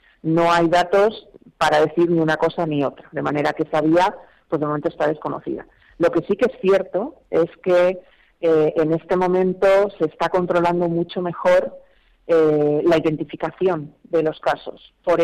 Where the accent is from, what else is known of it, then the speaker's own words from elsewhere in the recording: Madrid, Community of Madrid, Spain; te doy mi opinión personal, sí, como madrileña.